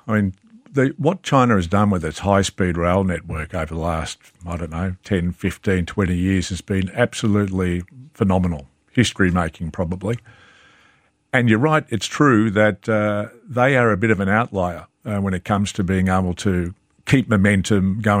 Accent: Victoria, Australia; I'm from Victoria in Australia

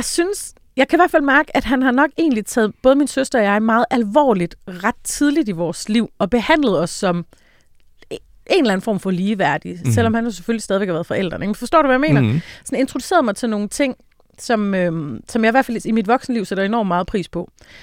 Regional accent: Tønder, Region of Southern Denmark, Denmark; now in Copenhagen, Denmark; Men jeg flytter så til København, og så skal jeg bare ud og opleve alt det, der har været mig snydt for hjemme i Tønder.

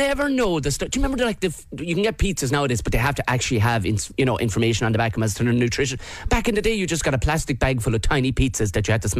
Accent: Tipperary, Munster, Ireland; No, I'm from Tipperary. We don't eat avocados.

